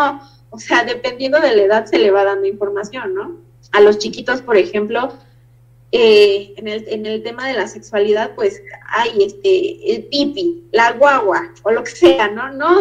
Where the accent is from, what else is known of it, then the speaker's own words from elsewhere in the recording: Mexico; también como sociedad mexicana tenemos muy marcado esto